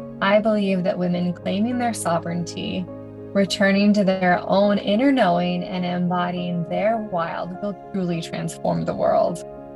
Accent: Washington, United States; And I am from Washington State and have plenty of family there.

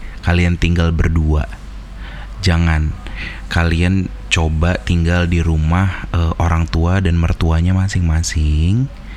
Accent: South Sulawesi, Indonesia; gue orang Bugis.

